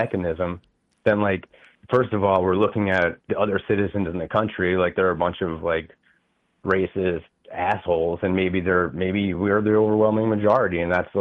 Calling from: Saugerties, New York, United States; I'm calling from Saugerties, New York.

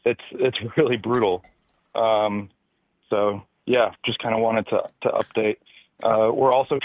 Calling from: Portland, United States; from Portland.

